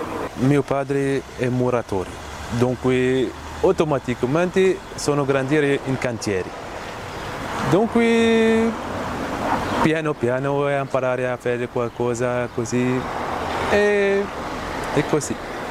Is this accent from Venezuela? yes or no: no; Tunisia; Italian is a second language; now in Italy; sono tunisino, ho 36 anni